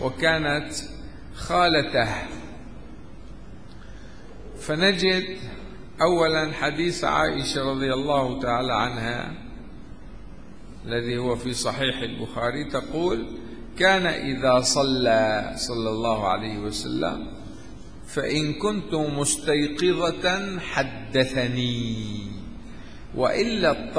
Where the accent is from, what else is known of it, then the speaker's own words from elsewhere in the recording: Aleppo, Aleppo Governorate, Syria; عندنا في حلب في الأعراس لعبة الحكم